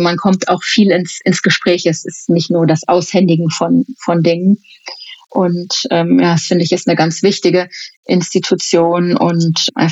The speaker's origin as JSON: {"language": "German", "town": "Aachen", "region": "North Rhine-Westphalia", "country": "Germany", "tie": "born there", "said": "geboren in Aachen."}